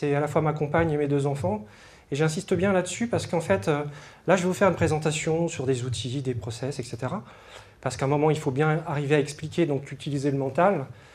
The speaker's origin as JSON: {"language": "French", "town": "Rennes", "region": "Brittany", "country": "France", "said": "Et moi, je viens de Rennes"}